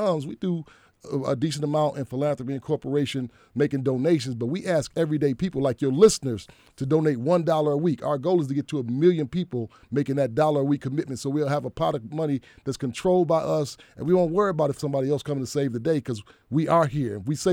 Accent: Detroit, Michigan, United States; Lifelong Detroiter, born and raised in Detroit, raised my family in Detroit.

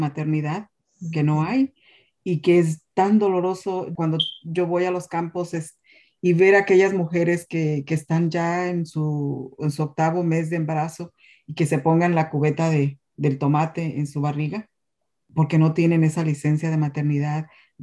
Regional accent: Michoacán, Mexico; now in Florida, United States; Soy del estado de Michoacán, pero ahora vivo en Florida. Tengo casi 40 años viviendo aquí en Florida. Llegué a hacer trabajos, ¿verdad?, en el campo como la pizca de limón en los 80 aquí en Florida, en el sur.

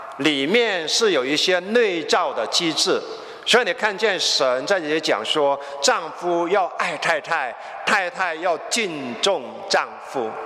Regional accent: China; 我就发现我们从中国过来的家庭

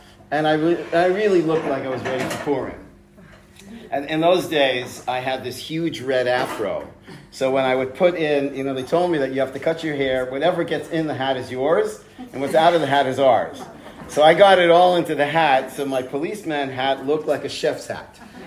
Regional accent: Toronto, Ontario, Canada; I'm from Toronto, Canada.

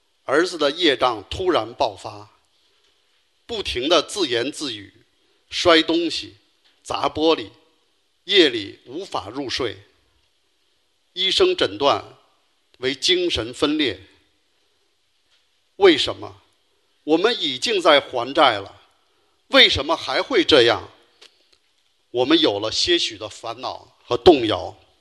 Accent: Beijing, China; 我来自北京，我们有个先天智力障碍的孩子，今年25岁。

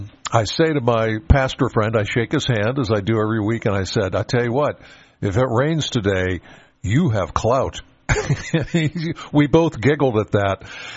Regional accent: Penns Valley, Pennsylvania, United States; Now, I'm from Penns Valley, so this isn't far from home.

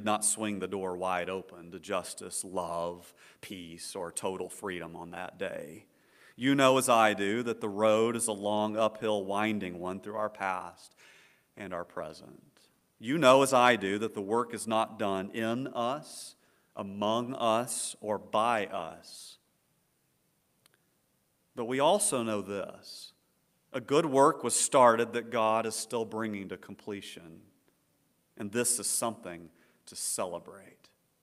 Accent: Fort Worth, Texas, United States; Miss Lee moved shortly after that and still lives in Fort Worth, my hometown.

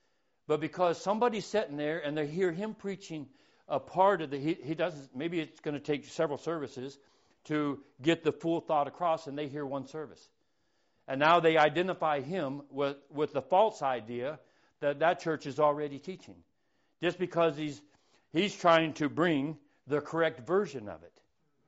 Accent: Lincoln, North Carolina, United States; First thing he asked me, he said, where are you from? I said, Lincoln, North Carolina.

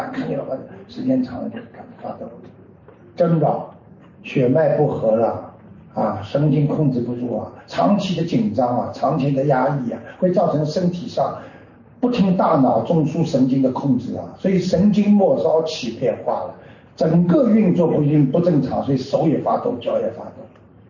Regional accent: China; 我们中国人讲啊，对不对啊？

